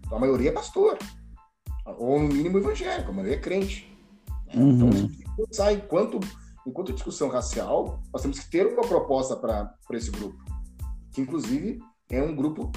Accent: Pelotas, Rio Grande do Sul, Brazil; Eu sou um homem negro que nasci em 1973, tenho 48 anos, sou da cidade de Pelotas.

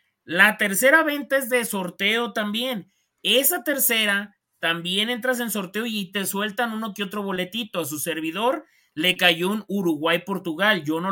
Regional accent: Mexico; o sea, como nosotros mexicanos, Estados Unidos y Canadá, tienen una venta

